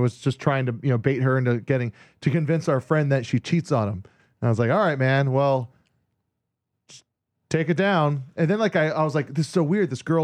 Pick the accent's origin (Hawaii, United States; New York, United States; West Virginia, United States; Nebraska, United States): Hawaii, United States; He's like it's a guy I grew up with in Hawaii that was in bands with.